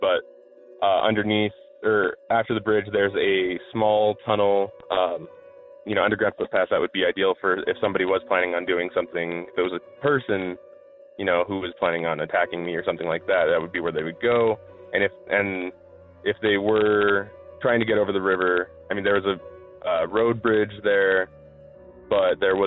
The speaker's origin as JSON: {"language": "English", "town": "Albuquerque", "region": "New Mexico", "country": "United States", "said": "I mean, I'm from Albuquerque, so I'm used to, you know, crazy people every once in a while."}